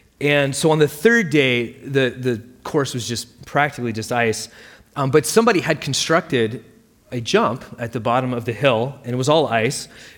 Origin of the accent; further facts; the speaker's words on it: Maine, United States; I grew up in Maine, a small town in Maine, and so sledding was like an every year, all the time experience for me growing up.